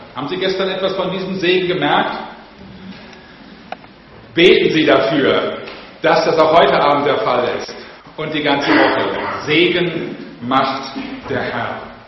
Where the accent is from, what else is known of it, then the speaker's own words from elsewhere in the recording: Limbrecht, Germany; Sehe ich in der Tat so Limbrecht als meine Heimatgemeinde.